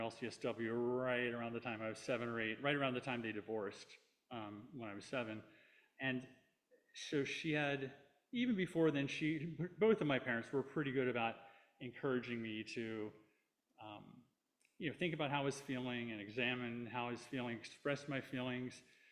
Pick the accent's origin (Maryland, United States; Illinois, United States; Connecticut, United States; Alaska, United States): Maryland, United States; moved away as an adult; also born or lived in Washington, D.C. / Northern Virginia; So I was born in 1970 in Washington, D.C. I grew up in the suburbs of Maryland outside of D.C., Baltimore, in Northern Virginia. I moved out to California and to the San Francisco Bay Area in 1991 when I was 21.